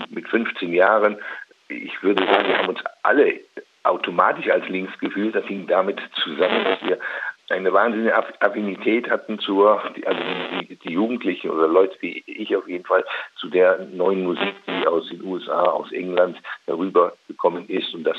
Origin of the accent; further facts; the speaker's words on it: Eifel, Germany; also born or lived in Opladen; 1967 15 Jahre alt gewesen. Ich bin aufgewachsen, bin zwar in Opladen bei Köln geboren, aber aufgewachsen in der Eifel in ganz kleinen Orten